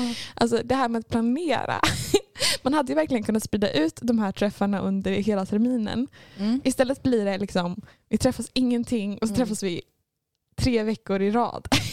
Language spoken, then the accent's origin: Swedish; Norrtälje, Stockholm County, Sweden; now in Gothenburg, Sweden; Jag ska åka hem till Norrtälje där jag kommer ifrån idag.